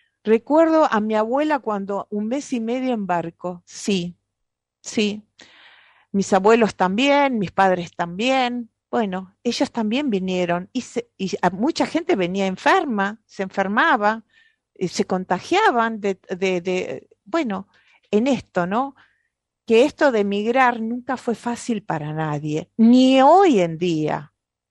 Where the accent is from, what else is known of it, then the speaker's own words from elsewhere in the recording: Mexico; now in United States; Digo, la crisis, yo emigré de México a Estados Unidos